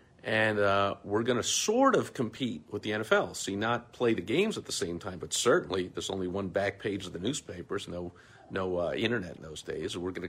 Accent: New York, United States; See, I grew up in New York following his antics my whole life

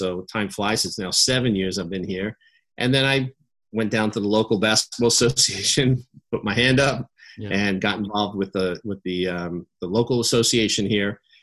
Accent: New York, United States; moved away as an adult; also born or lived in Arizona; now in Australia; And then at about 27, so about 4 years later, I moved to Arizona from New York. That's where I grew up in New York.

